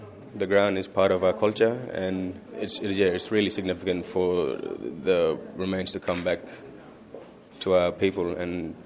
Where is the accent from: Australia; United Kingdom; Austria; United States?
Australia; Fitzroy Crossing, Western Australia; I come from Fitzroy Crossing in Western Australia.